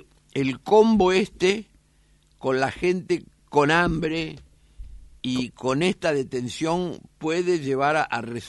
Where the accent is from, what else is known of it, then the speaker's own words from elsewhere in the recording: Argentina; Nunca vi el odio que hay hoy en la Argentina.